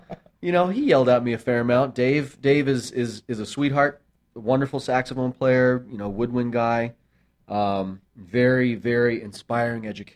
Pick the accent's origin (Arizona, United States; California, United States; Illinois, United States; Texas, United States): California, United States; San Luis Obispo; I'm a California boy. I grew up in San Luis Obispo. Back when it was hippies and rednecks, before it was wine country.